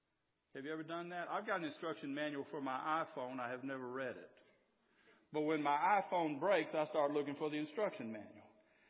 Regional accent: Southern United States, United States; Now, I'm from the South, and I know people in the South, and I grew up in a small town

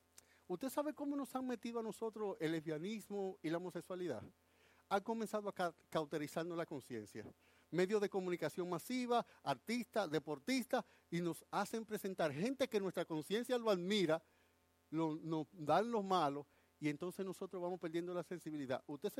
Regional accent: Dominican Republic; Como yo soy dominicano antes que cristiano.

